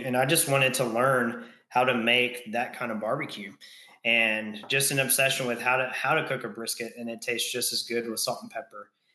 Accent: Hemphill, Texas, United States; I grew up in Hemphill and I graduated with, you know, 76 other people.

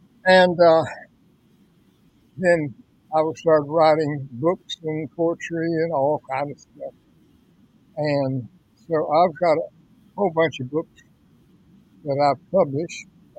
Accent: Louisiana, United States; I'm a country boy. I was raised in Northwest Louisiana near Texas, and I went to school in LSU in Baton Rouge

